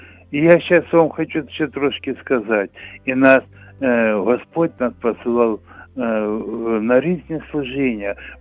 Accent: Kyiv Oblast, Ukraine; also born or lived in Donbas; Я із Київщини приїхав сюди, на Хмельниччину, дружина народилася. А до цього я жили ми з дружиною в Донбасі.

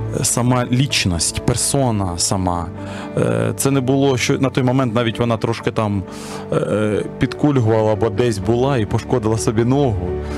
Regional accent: Tomakivka, Dnipropetrovsk Oblast, Ukraine; Я родом з Дніпропетровщини, з півдня, з Томаківки.

